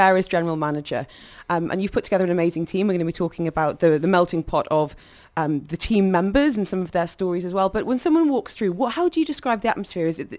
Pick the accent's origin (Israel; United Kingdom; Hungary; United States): United Kingdom; got me as a Brit in the studio.